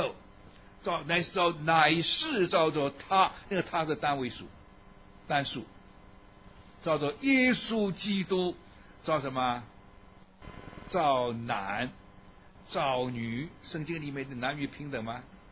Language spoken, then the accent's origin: Chinese; Shanghai, China; 我都住在中国就一直到我长大，我离开中国没有去过，我一直在上海长大，上海生的，上海长大的。我是原籍浙江人